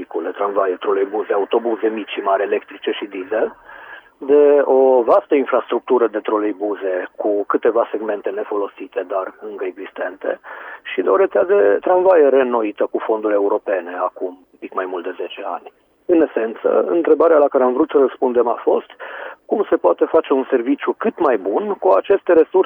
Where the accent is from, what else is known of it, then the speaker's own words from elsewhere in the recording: Cluj-Napoca, Cluj County, Romania; am încercat să propunem ce și cum am știut noi mai bine pentru orașul natal.